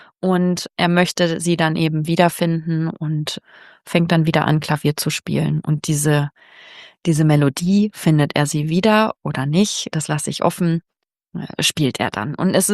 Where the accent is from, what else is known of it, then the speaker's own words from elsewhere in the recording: Braunschweig, Lower Saxony, Germany; Und ich komme ja aus Braunschweig. Also ich kenne so diese Ecken, die da beschreiben, und auch so die Landschaft ziemlich gut.